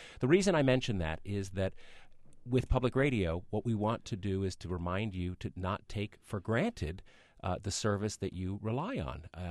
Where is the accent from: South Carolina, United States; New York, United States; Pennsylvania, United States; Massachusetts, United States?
New York, United States; Albany; And growing up in Albany, I think we had a Whitney's department store.